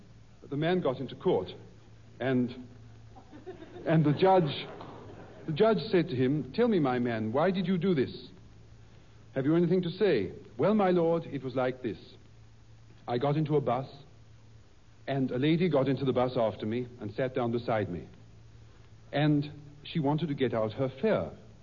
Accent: London, United Kingdom; I'm a Londoner, Major Burrs. I came over here about 2 weeks ago.

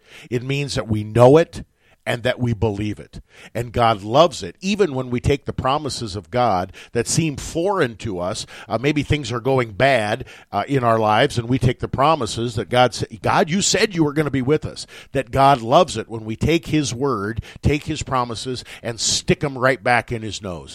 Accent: Nebraska, United States; near my hometown, the Robbies. Of course, they call it Raby up in the Wisner, Nebraska area.

